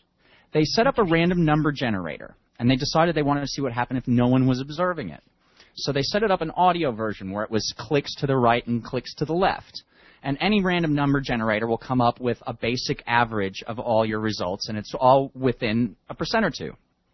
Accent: New York, United States; I remember in the 70s and early 80s growing up in New York, man.

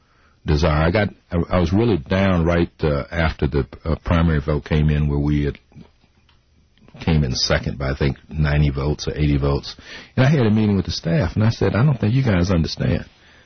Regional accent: Denver, Colorado, United States; I grew up in Denver, so I know a lot of people.

